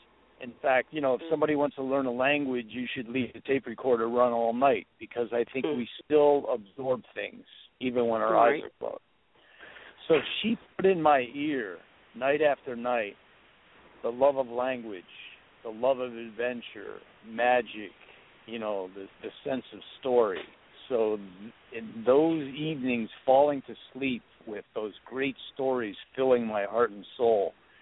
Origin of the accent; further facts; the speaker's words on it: Cleveland, Ohio, United States; Like, growing up in Cleveland, Ohio, and it was my mother who really started it all